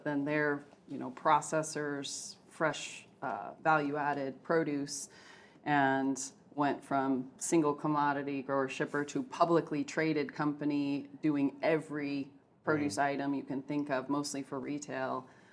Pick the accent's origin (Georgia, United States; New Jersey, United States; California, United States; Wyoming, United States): California, United States; Born and raised in California, yep. Southern California. Ventura County is where I was born and raised, and then went to college in San Luis Obispo